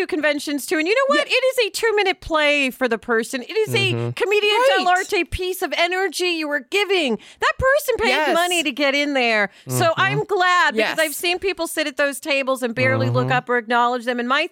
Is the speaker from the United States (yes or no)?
yes; New York, United States; I do love the optimism because I'm a New Yorker, right? I can be pretty cynical at times.